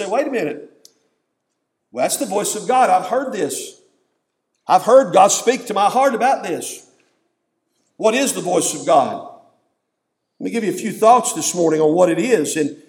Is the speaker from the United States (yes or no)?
yes; West Virginia, United States; And look, I'm a hillbilly, and I'm from West Virginia, and I'm not ashamed of that.